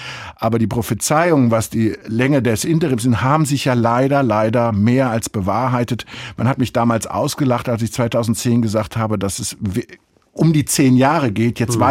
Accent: Cologne, North Rhine-Westphalia, Germany; Naja, Köln ist meine Heimatstadt. In der Kölner Oper bin ich groß geworden.

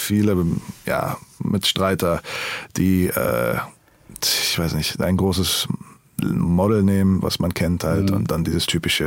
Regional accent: Berlin, Germany; Ob es Berlin Soul ist, die Seele Berlins, diese Hommage an unsere Heimat oder meine Heimatstadt, an die Familie. Weil uns Berlinern wird ja mal gesagt

